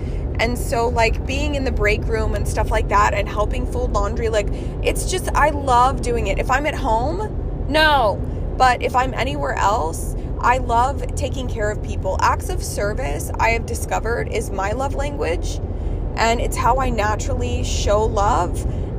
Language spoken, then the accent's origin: English; Sugar Land, Texas, United States; I grew up in Sugarland and I don't understand Houston.